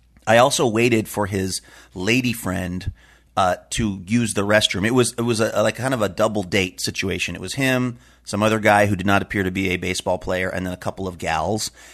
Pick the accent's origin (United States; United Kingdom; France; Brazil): United States; Seattle, Washington; So I said, I'm from Seattle.